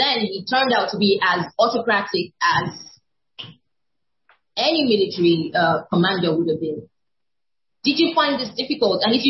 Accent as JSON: {"language": "English", "country": "Nigeria", "said": "I'm Nigerian"}